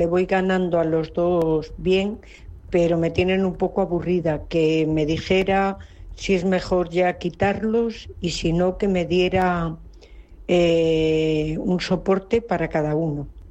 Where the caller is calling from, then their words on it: Alicante, Valencian Community, Spain; de Alicante.